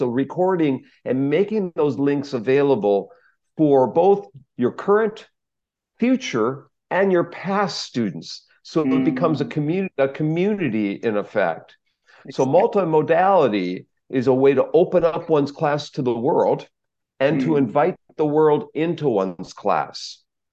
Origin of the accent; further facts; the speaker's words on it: Wisconsin, United States; And I'm a Midwest guy. I was from Wisconsin originally, from the north, and I like cold weather like you get in Norway.